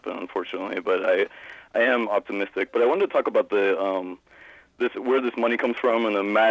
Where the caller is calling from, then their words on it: Columbus, Ohio, United States; Columbus, Ohio. Swing State.